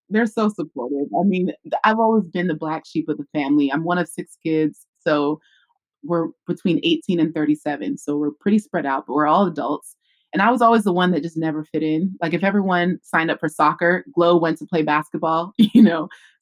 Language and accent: English; California, United States; born there; the rest of us five kids were born in California.